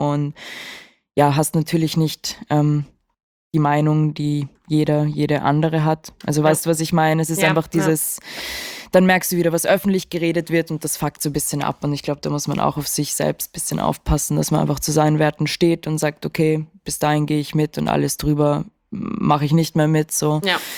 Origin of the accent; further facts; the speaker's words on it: Vienna, Austria; ich bin auch in Wien aufgewachsen.